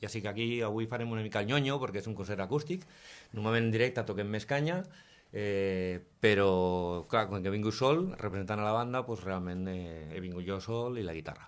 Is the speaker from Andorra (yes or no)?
yes; Andorra; now in Spain; sobretot jo vinc d'Andorra, i allà sí que he fet més de 300 o 400 concerts. I, bueno, per motiu personal vaig vindre cap aquí, cap a Montsant Priorat